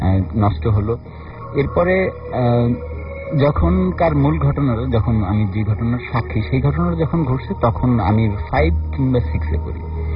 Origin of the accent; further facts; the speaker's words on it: Bangladesh; আমার গ্রামের বাড়িটা মানে গ্রামটার নাম হচ্ছে বাংলাদেশের সর্বশ্রেষ্ঠ নাম ফুলঝুরি নাম, আমি অনেক প্রাউড ফিল করি যেটার নাম ফুলঝুরি। তো এটা হচ্ছে পিরোজপুর জেলার মঠবাড়িয়া থানার ফুলঝুরি গ্রাম।